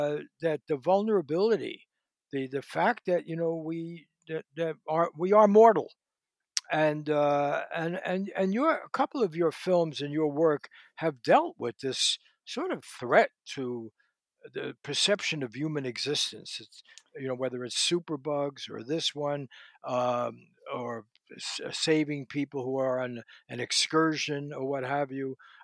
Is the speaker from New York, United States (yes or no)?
yes; New York, United States; I grew up in New York. It reminded me of big family dinners and everything.